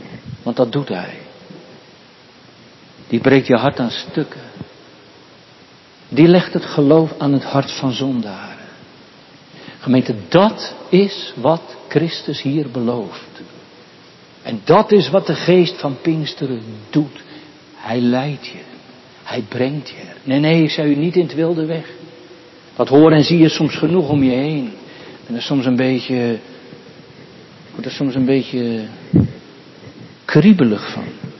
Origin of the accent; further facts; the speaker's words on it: Katwijk aan Zee, South Holland, Netherlands; ik kom uit Katwijk aan Zee